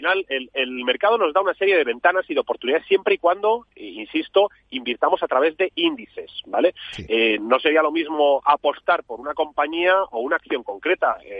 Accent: Spain; como español y como gestora 100% española

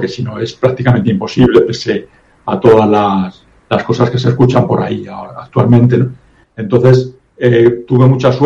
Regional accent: Madrid, Community of Madrid, Spain; now in Tenerife, Spain; porque yo vivo, vamos, soy de Madrid, pero llevo tiempo viviendo en Canarias, desde el año 85, vivo en Tenerife

